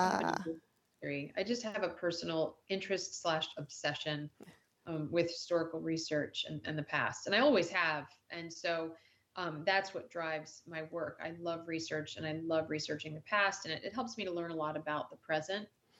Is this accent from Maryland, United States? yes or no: yes; Maryland, United States; And for I'm from Maryland.